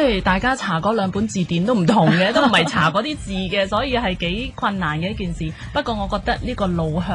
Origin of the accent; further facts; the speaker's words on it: China; 作为中国人啦吓，喺西方文化传统下